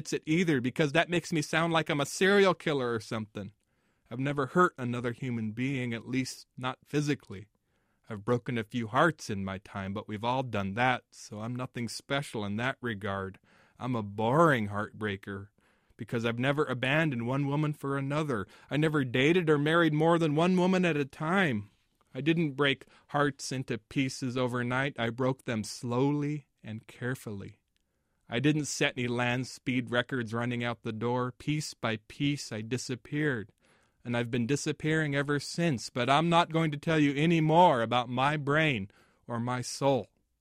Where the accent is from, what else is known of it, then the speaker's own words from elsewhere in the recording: Spokane, Washington, United States; now in Seattle, United States; I grew up in Spokane, moved to Seattle 23 years ago for college